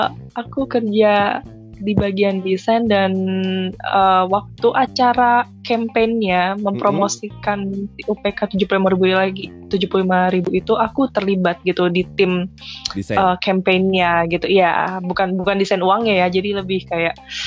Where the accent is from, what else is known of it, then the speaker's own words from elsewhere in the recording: Jakarta, Indonesia; kita orang Jakarta maunya KPR-an dong ya gitu kan.